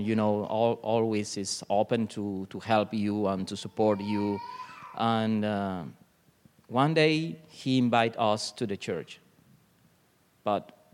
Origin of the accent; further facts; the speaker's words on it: Cuba; English is a second language; Growing in that condition, when you become Christian, you are real.